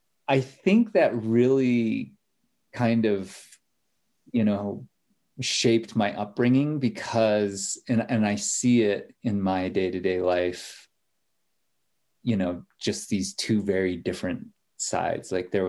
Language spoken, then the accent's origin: English; Minnesota, United States; growing up in Minnesota, there'd be much skiing, but, you know, I grew up in like a small university town in South Central Minnesota, and my parents were librarians.